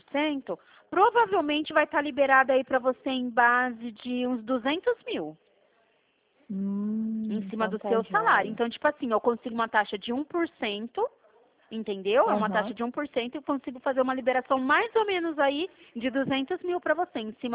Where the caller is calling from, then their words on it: São Paulo, Brazil; Eu tô falando do estado de São Paulo.